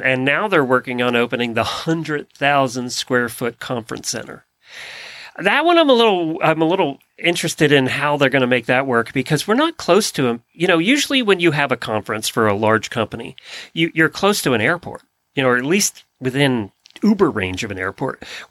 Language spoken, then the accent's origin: English; Lancaster County, Pennsylvania, United States; I grew up in Lancaster County.